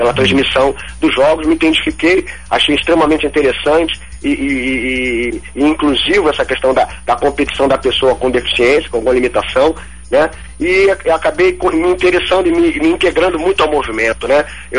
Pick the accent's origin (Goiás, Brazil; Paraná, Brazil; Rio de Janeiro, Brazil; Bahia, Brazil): Rio de Janeiro, Brazil; Eu sou aqui mesmo do Rio, do subúrbio do Carioca. A minha história de vida não se difere muito de alguns atletas, né? Do atletismo, né? Sou de comunidade também, tenho uma família de 7 irmãos, gerenciado por uma mulher costureira, minha mãe.